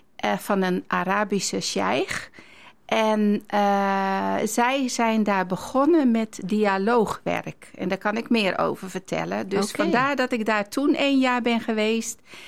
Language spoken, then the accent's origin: Dutch; Veenendaal, Utrecht, Netherlands; ik ben ook christelijk opgevoed. Ik ben in Veenendaal opgegroeid.